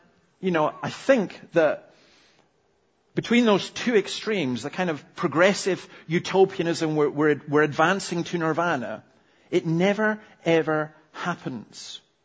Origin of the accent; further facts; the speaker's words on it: Scotland, United Kingdom; Maybe it's because I'm a Scottish Calvinist, but I used to have a poster that I loved.